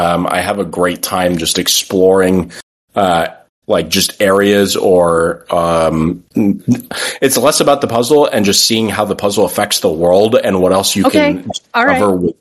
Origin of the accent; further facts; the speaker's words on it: Florida, United States; like I grew up in Florida, we don't have the best education